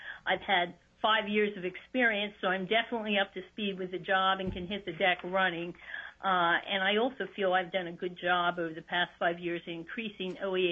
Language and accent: English; Palmer, Alaska, United States; I'm from Palmer, Alaska, and I'm seeking reappointment as the Chief Administrative Law Judge for the state.